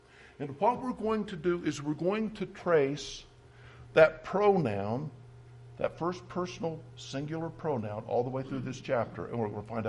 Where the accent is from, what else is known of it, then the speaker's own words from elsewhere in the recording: Roanoke, Virginia, United States; And even though I'm from the South in Roanoke, Virginia, I don't refer to myself as y'all.